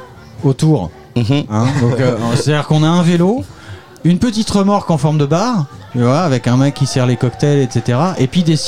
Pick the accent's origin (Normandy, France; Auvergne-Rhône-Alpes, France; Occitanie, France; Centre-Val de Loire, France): Normandy, France; Caen; Je viens de Caen et du côté de Caen, il y a Ouistreham